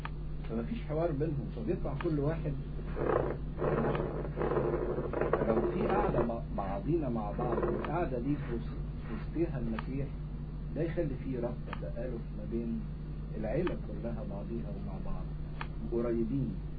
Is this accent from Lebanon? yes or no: no; Egypt